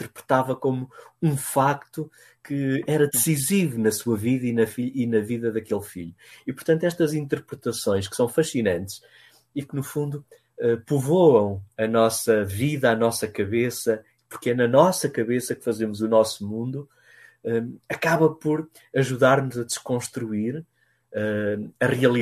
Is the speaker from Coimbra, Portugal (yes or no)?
yes; Coimbra, Portugal; eu sempre vivi aqui na zona de Coimbra, onde me encontro agora